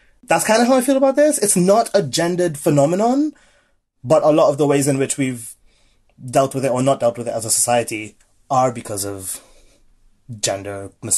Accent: Trinidad & Tobago; I grew up in Trinidad and Tobago, and like I never heard of any of those either.

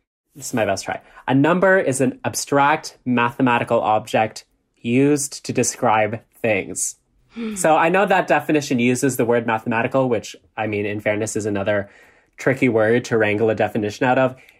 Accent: Canada; I'm a Canadian drag queen and math communicator.

